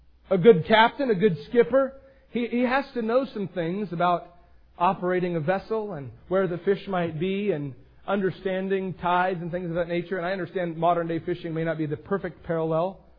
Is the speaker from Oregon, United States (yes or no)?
yes; Astoria, Oregon, United States; I grew up in a fishing town. I grew up in Astoria, Oregon, and I've worked around fishermen.